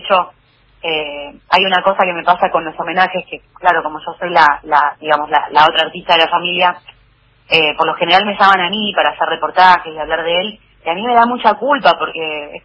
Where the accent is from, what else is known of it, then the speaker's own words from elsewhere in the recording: La Lucila, Buenos Aires Province, Argentina; born there; Mis padres vivían en la época donde yo nací, en la Lucila. De hecho … porque nací en la Lucila, aclaro.